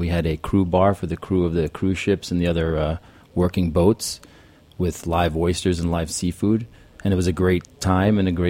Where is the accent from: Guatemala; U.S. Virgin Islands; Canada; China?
U.S. Virgin Islands; St. Thomas; I was born and raised on St. Thomas in the Virgin Islands, and I grew up in a restaurant.